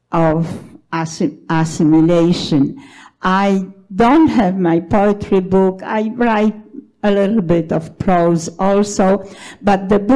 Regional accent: Szczecin, West Pomeranian Voivodeship, Poland; also born or lived in Kyrgyzstan; I grew up in Szczecin, a town to which I was very strongly attached

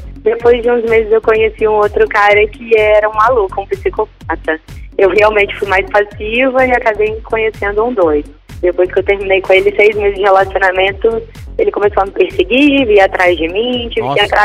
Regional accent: Vitória, Espírito Santo, Brazil; Sou de Vitória, Espírito Santo.

